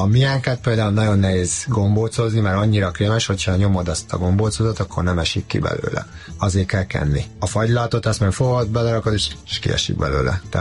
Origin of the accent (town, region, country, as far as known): Hungary; born there; moved away; also born or lived in Italy